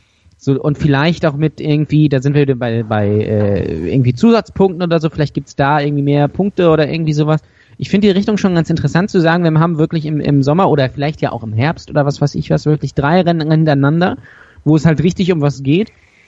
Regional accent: Austria; Ja, das ist als Österreicher, das ist schwierig.

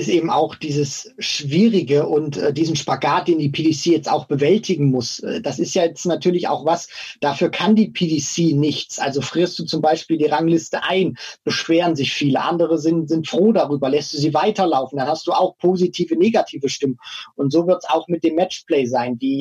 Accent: Thuringia, Germany; Ich komme ja auch aus Thüringen.

